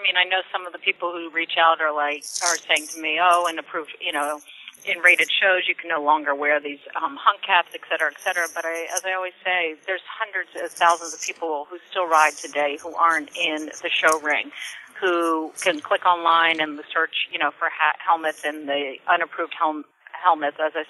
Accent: Connecticut, United States; I worked with Senator Dodd here in Connecticut. I'm from Connecticut

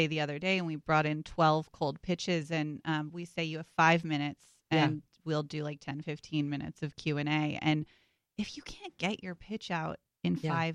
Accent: California, United States; because I grew up in Silicon Valley and I thought I couldn't go into technology.

